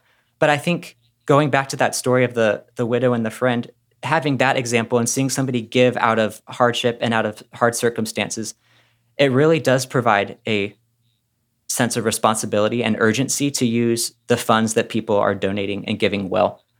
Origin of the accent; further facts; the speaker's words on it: Florida, United States; The church that I was at when I was growing up in Florida often looked to 1 Thessalonians 2:8